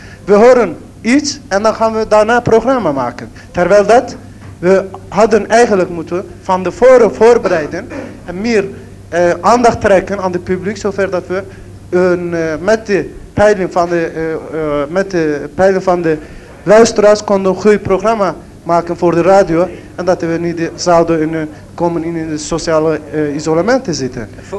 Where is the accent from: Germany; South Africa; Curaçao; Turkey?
Turkey; Dutch is a second language; now in Netherlands; Zoals bijvoorbeeld waar ik vandaan kwam in Turkije